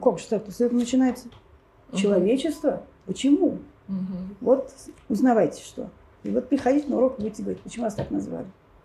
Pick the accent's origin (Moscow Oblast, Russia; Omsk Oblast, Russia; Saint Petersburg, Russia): Moscow Oblast, Russia; Kolomna; Я родилась в Коломне, я выросла в Коломне. Это мой город. Это моя улица, я по ней в школу ходила.